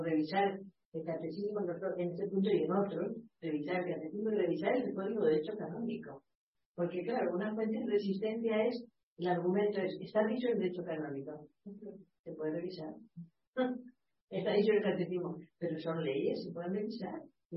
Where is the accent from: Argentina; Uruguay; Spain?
Argentina; Yo soy argentina